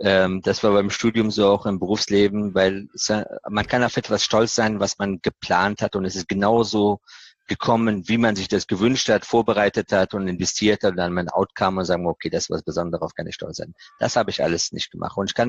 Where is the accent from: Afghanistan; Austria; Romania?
Afghanistan; Und dann auch noch auf die Frage, wo kommst du her aus Afghanistan und damals war